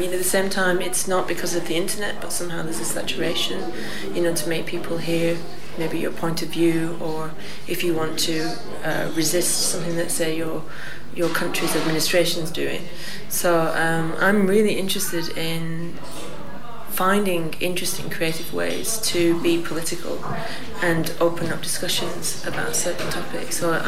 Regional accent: United Kingdom; now in Berlin, Germany; I'm British, but I live and work in Berlin since about 10 years

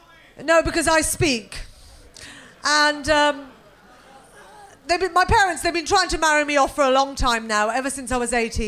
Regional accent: Birmingham, West Midlands, United Kingdom; But the thing is, I'm from Birmingham. Have you heard of Birmingham?

